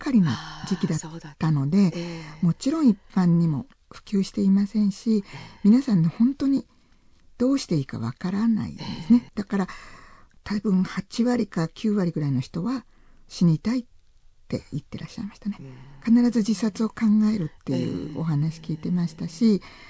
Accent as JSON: {"language": "Japanese", "region": "Tokyo", "country": "Japan", "said": "私東京の人間だったのに名古屋でしたから、やっぱり家に戻りたくなったり"}